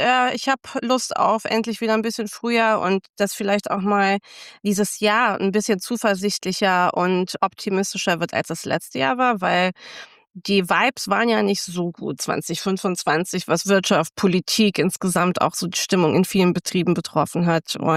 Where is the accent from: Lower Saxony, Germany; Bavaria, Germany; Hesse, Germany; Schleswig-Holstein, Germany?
Lower Saxony, Germany; ich bin in Niedersachsen groß geworden und habe dann irgendwann erstmal in Münster studiert